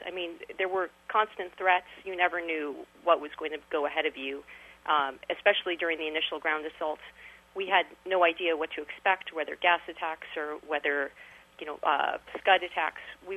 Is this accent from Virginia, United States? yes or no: no; Miami Beach, Florida, United States; also born or lived in New York; I didn't have any family members in the military. I grew up in Miami Beach in New York